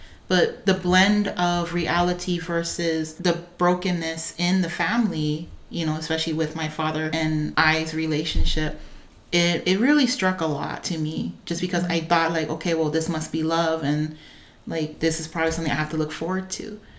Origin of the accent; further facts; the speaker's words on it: Hawaii, United States; moved away as an adult; So I am originally from the Big Island of Hawaii. I am the youngest of my mother's four children. For the first 21 years of my life living on the islands